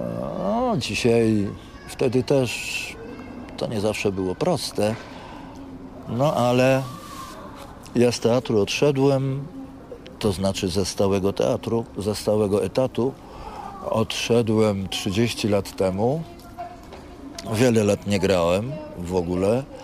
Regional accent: Warsaw, Masovian Voivodeship, Poland; bo on z Konina, ja z Warszawy

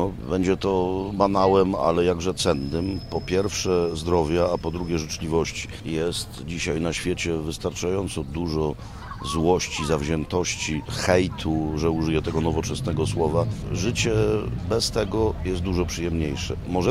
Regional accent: Kraków, Lesser Poland, Poland; jestem z Krakowa

